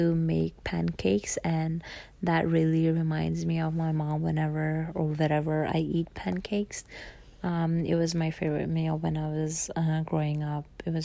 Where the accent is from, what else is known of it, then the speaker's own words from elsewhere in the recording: Mianwali, Punjab, Pakistan; also born or lived in Saudi Arabia / Islamabad; now in London, United Kingdom; I grew up in Mianwali, Pakistan. When I was four, we actually moved to Saudi Arabia and then came back to Pakistan after spending several months there, and then moved to Islamabad, which is the capital of Pakistan. And then after that, we moved to London.